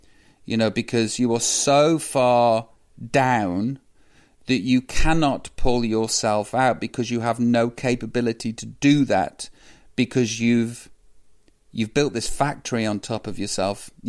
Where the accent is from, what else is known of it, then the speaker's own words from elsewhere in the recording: Stoke-on-Trent, West Midlands, United Kingdom; You know, that sort of, I come from Stoke. I love my hometown.